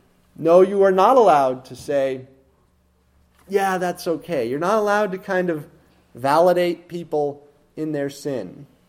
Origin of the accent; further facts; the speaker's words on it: Fort Collins, Colorado, United States; Well, 10 years ago, I worked for a general contractor back in my hometown of Fort Collins.